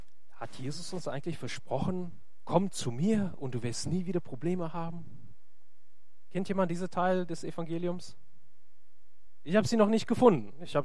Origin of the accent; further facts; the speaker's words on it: Lower Saxony, Germany; Ich komme ja aus dem Flachland, ja da hinter Hannover noch.